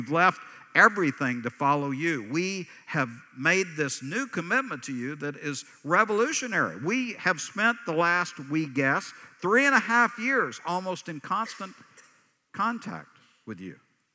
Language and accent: English; Texas, United States; You know, I'm a Texan because I'm from Texas, right?